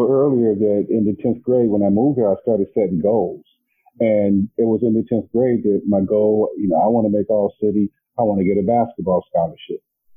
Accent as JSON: {"language": "English", "region": "California", "country": "United States", "tie": "born or raised there", "said": "the courses that I took as a freshman growing up in California, then coming to Dayton, and everything was just so different."}